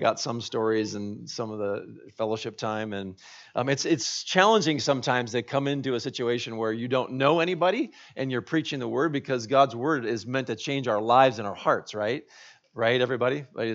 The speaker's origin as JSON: {"language": "English", "region": "California", "country": "United States", "said": "I'm from California, too, earlier in my life, and so I've always loved the mountains"}